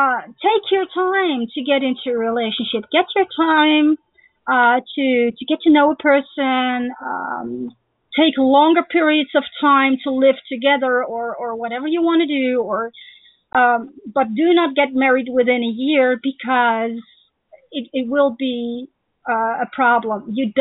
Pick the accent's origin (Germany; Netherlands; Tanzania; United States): Netherlands; I'm not from USA. I'm from the Netherlands. I live in Europe, okay?